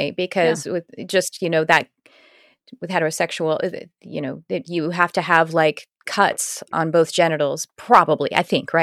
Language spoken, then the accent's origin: English; Texas, United States; Yeah, I grew up in Texas. Yeah. I got tick bites 30 times a summer.